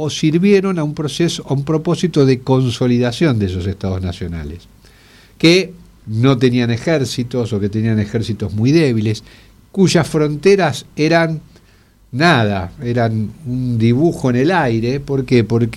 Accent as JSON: {"language": "Spanish", "country": "Argentina", "said": "a nosotros digamos, como argentinos, nos falta mucho profundizar el conocimiento de la historia de Sudamérica"}